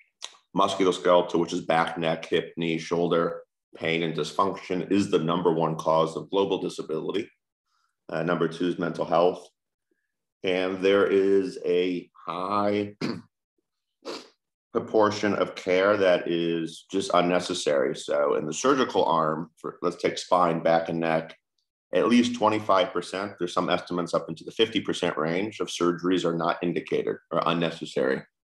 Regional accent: United States; Yeah, I grew up in the States, been in the entrepreneurial world since I was a kid

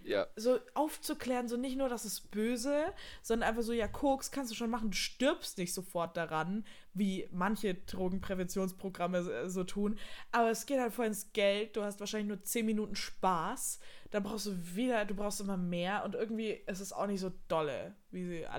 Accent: Bavaria, Germany; Also ich meine, ich komme aus der Oberpfalz, okay?

